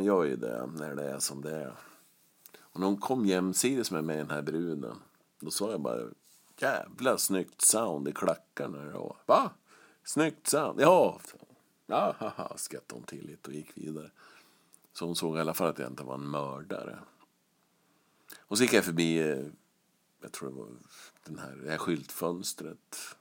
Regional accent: Västerås, Västmanland County, Sweden; Vi är lika gamla, vi är från Västerås.

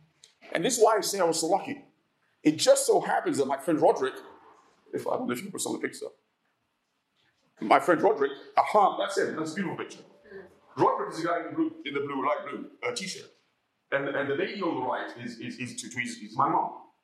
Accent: Uganda; I come from Uganda

